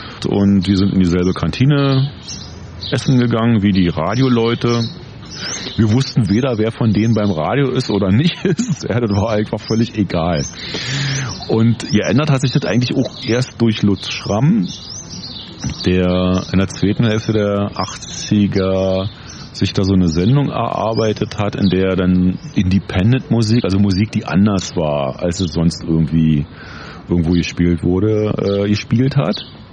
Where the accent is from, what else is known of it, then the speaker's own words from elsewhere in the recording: East Berlin, Berlin, Germany; Ich komme aus Ostberlin.